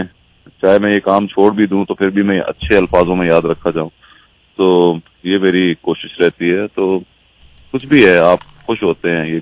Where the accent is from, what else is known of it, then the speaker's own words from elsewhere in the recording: Punjab, Pakistan; میں پنجابی ہوں